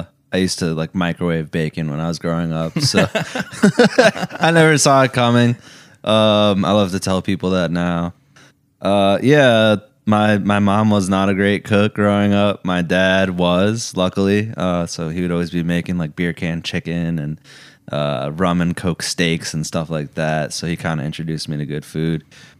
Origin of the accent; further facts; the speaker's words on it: New Milford, United States; It was good. Yeah, I love it. Lots of good nature and stuff.